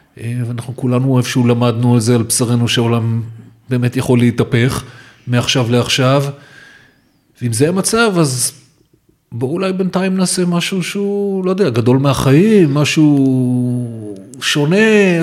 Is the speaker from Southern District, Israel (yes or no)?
no; Givatayim, Tel Aviv District, Israel; אנחנו שנינו גדלנו בגבעתיים, אני חושב שהוא שנה מבוגר ממני.